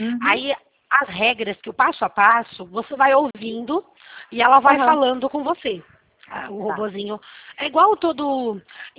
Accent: Presidente Prudente, São Paulo, Brazil; Sou de Prudente.

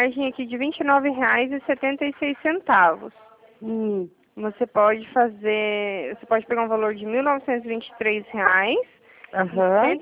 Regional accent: Toledo, Paraná, Brazil; Eu sou aqui de Toledo, Toledo, Paraná.

